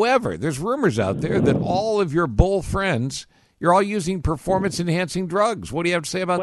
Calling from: United States; Yes, we're calling from America.

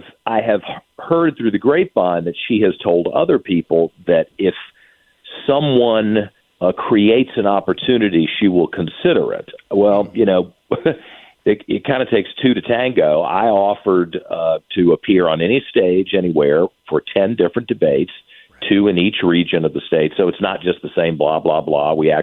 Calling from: Henrico County, Virginia, United States; I'm calling you from Henrico County for once. I slept in my own bed last night and was up working at my own desk this morning

